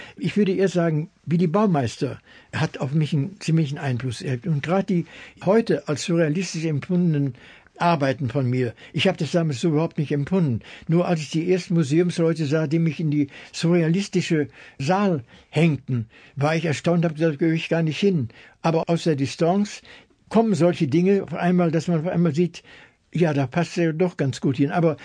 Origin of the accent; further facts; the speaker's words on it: North Rhine-Westphalia, Germany; ich komme aus dem Ruhrgebiet